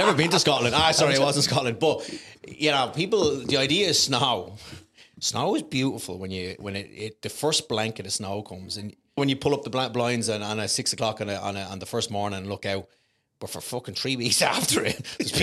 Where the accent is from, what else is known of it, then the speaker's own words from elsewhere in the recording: Leinster, Ireland; moved away as an adult; So I'm 20 minutes from Dublin City, 25 minutes from Dublin City.